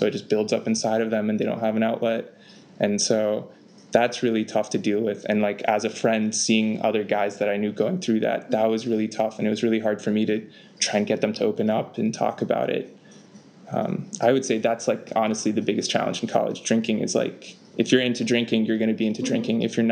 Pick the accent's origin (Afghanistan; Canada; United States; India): Afghanistan; because I'm from Afghanistan, right? So we kind of speak the same language.